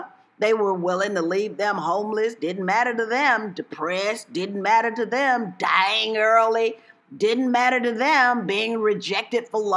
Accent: Atlanta, Georgia, United States; and for that matter, Atlanta, Georgia, my hometown

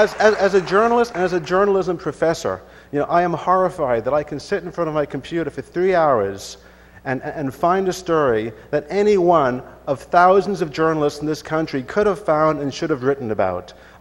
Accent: Buffalo, New York, United States; which is not available in my hometown of Buffalo

